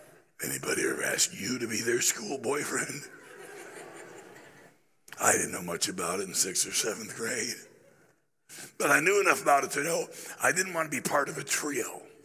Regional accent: South Carolina, United States; also born or lived in Michigan; I was born in South Carolina. I went back and graduated from high school and college here. But intervening years, I was in Michigan. My dad ran the Detroit Rescue Mission.

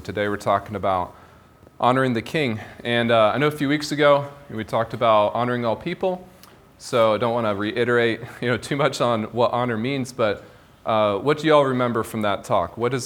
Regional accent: United States; And as an American, I don't like being told what to do.

